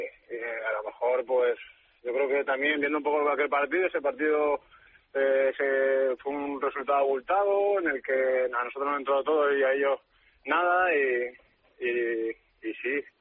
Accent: Canovelles, Catalonia, Spain; En el equipo del pueblo, en Canovella. Yo soy de Canovella. Canovella. 25 minutos de Sabadell y aquí lo tenemos.

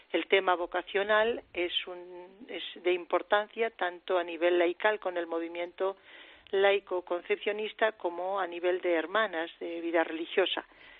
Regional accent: Burgos, Castile and León, Spain; also born or lived in Africa; Yo soy natural de Burgos, allí me eduqué en una familia cristiana.

